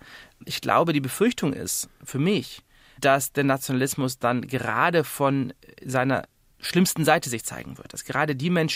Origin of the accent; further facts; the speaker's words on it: Germany; born there; Ich bin jüdisch, meine Eltern sind in Polen aufgewachsen, dann dort rausgeschmissen worden. Ich bin in Deutschland geboren, aber habe mich nie ganz zugehörig gefühlt. Ich bin geboren 1982